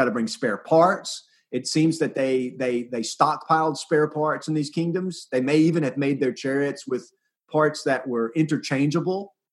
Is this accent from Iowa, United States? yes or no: no; Arkansas, United States; I can say this because I'm from Arkansas